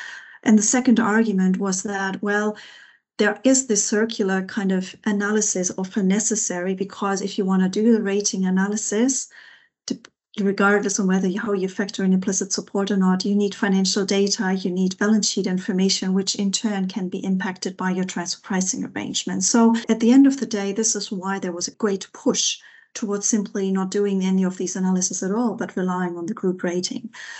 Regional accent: Germany; because I'm coming from Germany

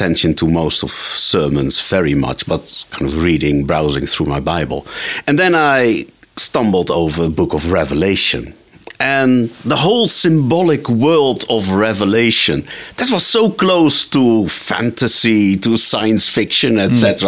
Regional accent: Netherlands; English is a second language; I grew up in the Netherlands, one of those many Reformed denominations we're proud of.

